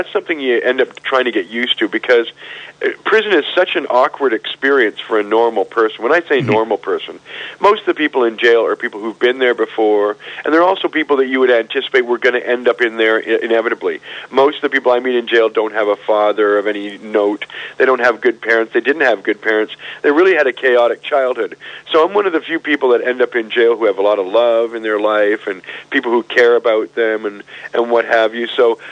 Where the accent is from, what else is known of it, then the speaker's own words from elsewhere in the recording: Canada; It's not related to the fact that I'm Canadian and did all my activities in Canada.